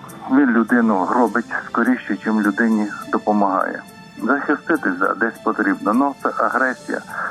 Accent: Vinnytsia, Vinnytsia Oblast, Ukraine; я із Вінниці.

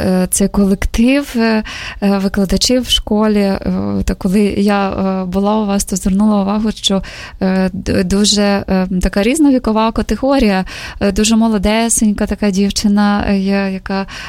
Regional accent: Zaporizhzhia, Zaporizhzhia Oblast, Ukraine; мої рідні в Запоріжжі та моє рідне місто

